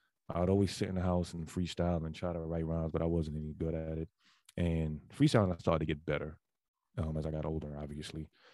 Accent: Bronx, New York, United States; So I'm an 80s baby. I grew up in the Bronx, born and raised in the Bronx.

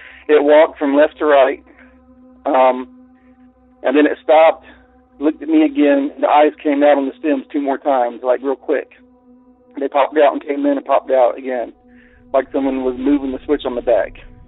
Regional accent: Florida, United States; And like I said, I grew up in Central Florida in rural areas. And we lived in a single wide trailer.

